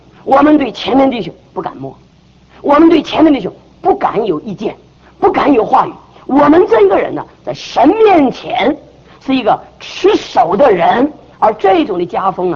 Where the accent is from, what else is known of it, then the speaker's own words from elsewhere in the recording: Taiwan; 我是台湾来的嘛